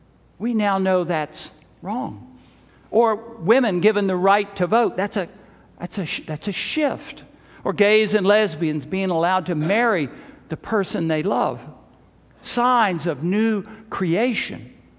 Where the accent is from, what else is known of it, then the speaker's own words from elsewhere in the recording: Southern United States, United States; like I grew up in the South hearing from some of my more conservative Christian friends